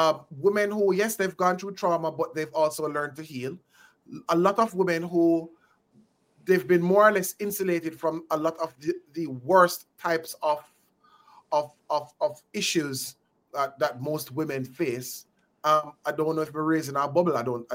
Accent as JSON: {"language": "English", "country": "Jamaica", "tie": "born or raised there", "said": "especially as Jamaican men who were born and raised in Jamaica, right?"}